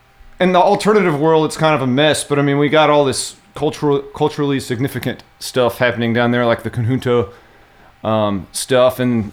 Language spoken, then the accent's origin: English; San Antonio, Texas, United States; Totally. I was born in San Antonio. I have a song called